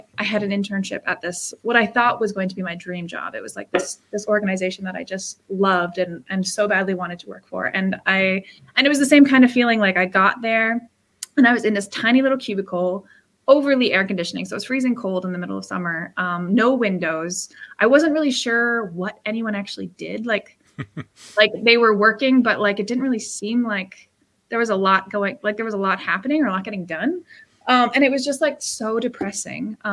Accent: Ontario, Canada; So I grew up on a grape farm, my grandfather's grape farm in the Niagara region of Ontario.

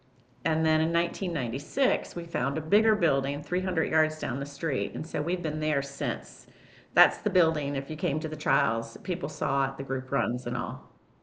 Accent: Winter Park, Florida, United States; John and I grew up in Winter Park, which is just a little past Orlando, but it's just a smaller community.

